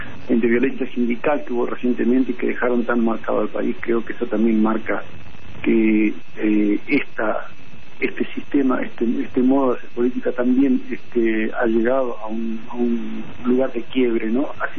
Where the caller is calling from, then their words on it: Esquel, Chubut, Argentina; de Esquel.